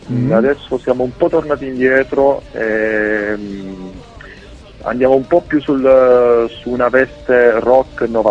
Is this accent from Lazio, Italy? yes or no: no; Abruzzo, Italy; come parliamo da abruzzesi